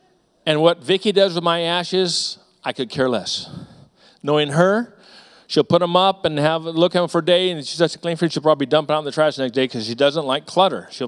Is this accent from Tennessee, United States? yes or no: no; Bakersfield, California, United States; also born or lived in Colorado; I don't want to gross anybody out, but this city, this is my hometown. I'm a BHS driller. I've been Valley Bible since 1978. I'm a Valley head, if you remember that t-shirt back in the day. I'd love to have some of my ashes here in Bakersfield